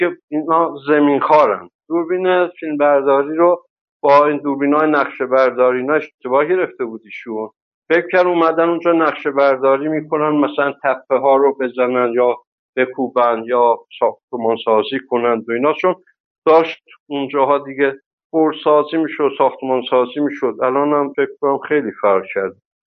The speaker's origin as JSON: {"language": "Persian", "country": "Iran", "said": "من خودم ترکم دیگه"}